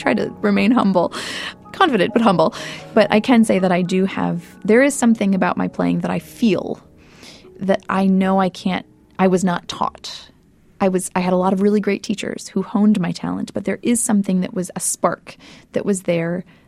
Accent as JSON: {"language": "English", "town": "Minneapolis", "region": "Minnesota", "country": "United States", "tie": "born or raised there", "said": "I grew up in the Twin Cities."}